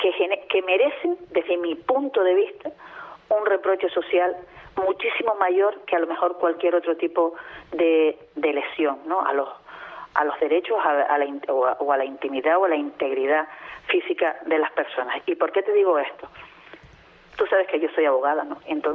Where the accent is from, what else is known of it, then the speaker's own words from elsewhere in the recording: La Victoria, Canary Islands, Spain; porque además lo pude vivir aquí en mi pueblo